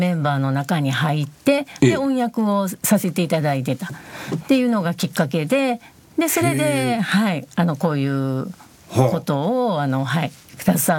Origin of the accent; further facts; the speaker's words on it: Osaka, Japan; accent: Osaka dialect; でもね、なかなか大阪弁が抜けなくて、